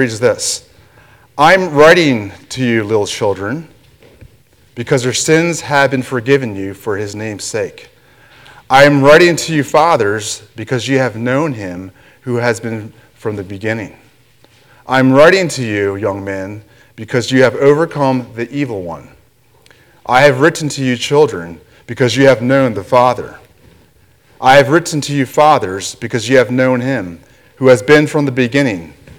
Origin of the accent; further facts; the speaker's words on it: Greeley, Colorado, United States; But I'm from Greeley